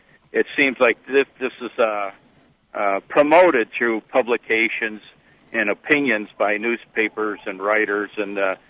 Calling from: Champaign, Illinois, United States; Yes, sir. I'm calling from Champaign.

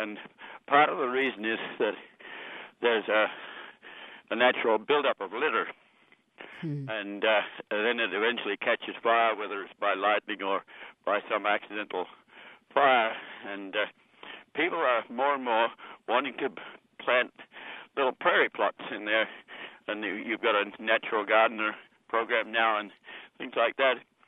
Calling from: Champaign, Illinois, United States; I'm Australian in background

